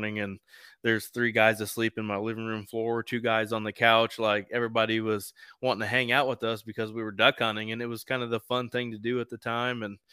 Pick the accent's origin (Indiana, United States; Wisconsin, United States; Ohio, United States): Indiana, United States; I'm from East Central Indiana.